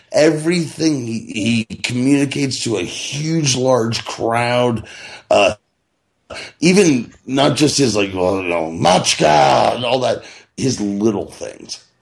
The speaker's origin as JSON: {"language": "English", "region": "New Jersey", "country": "United States", "also_born_or_lived": "Kentucky", "said": "I'm a New Jersey guy, but I was born in Kentucky"}